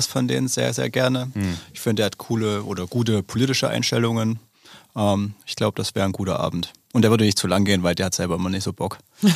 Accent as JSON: {"language": "German", "town": "Zschopau", "region": "Saxony", "country": "Germany", "said": "Erzgebirge, Zschopau."}